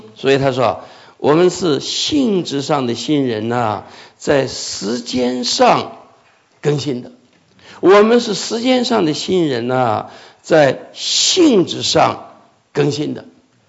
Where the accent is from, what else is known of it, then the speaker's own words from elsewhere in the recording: China; 我们江浙人都喜欢吃烤鸭啊